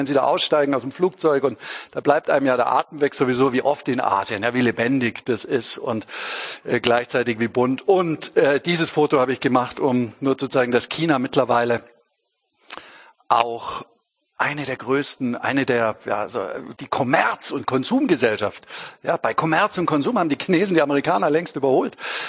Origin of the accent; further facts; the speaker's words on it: Bavaria, Germany; ich bin Süddeutscher, ich komme aus dem Allgäu, eigentlich näher an Zürich als an München